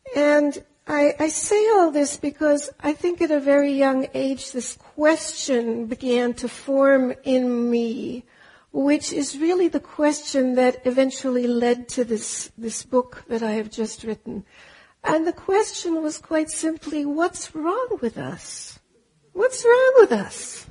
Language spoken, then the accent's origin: English; Germany; English is a second language; also born or lived in Austria; I am German, and I grew up in Austria and Germany. I was born eight years after World War II ended.